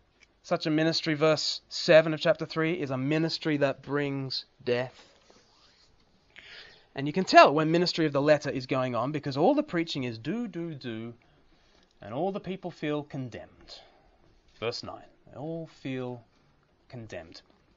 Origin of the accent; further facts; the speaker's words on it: England, United Kingdom; I can't make appeals. I'm English, for goodness sake.